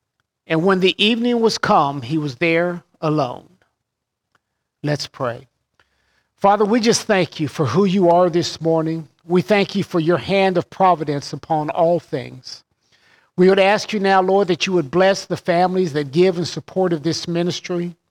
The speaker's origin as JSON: {"language": "English", "region": "Kansas", "country": "United States", "tie": "born or raised there", "said": "Growing up in Kansas, we were in Tornado Alley. We had several tornadoes every single year."}